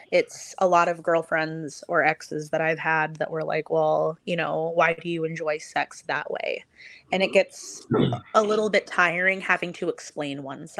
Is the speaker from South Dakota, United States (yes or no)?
no; Arizona, United States; loving the summertime growing up in Arizona